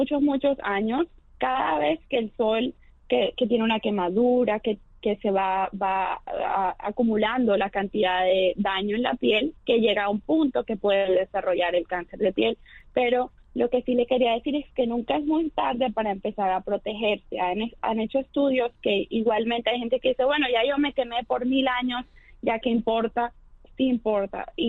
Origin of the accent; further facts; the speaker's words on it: Colombia; yo soy colombiana de origen.